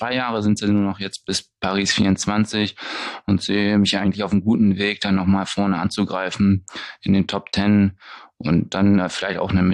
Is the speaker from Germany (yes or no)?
yes; Hanover, Lower Saxony, Germany; Erstmal, moin, wie man bei uns in Hannover auch sagt.